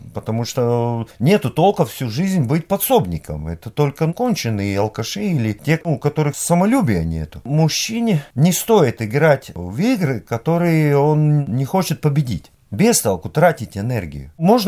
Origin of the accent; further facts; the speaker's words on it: Riga, Latvia; Я в Риге вырос. У меня корни латгальские, и я себя считаю латгальцем.